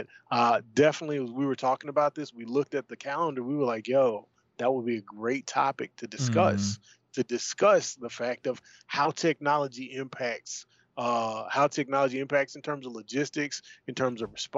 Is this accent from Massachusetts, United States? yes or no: no; Mississippi, United States; I'm from South Mississippi, and there were parts like when you go on Highway 49 going south of McGee